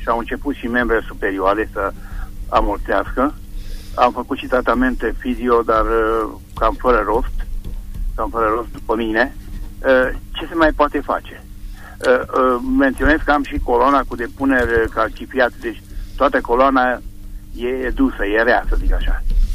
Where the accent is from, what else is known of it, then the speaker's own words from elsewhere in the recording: Târgu Mureș, Mureș County, Romania; Eu sunt din Târgu Mureș.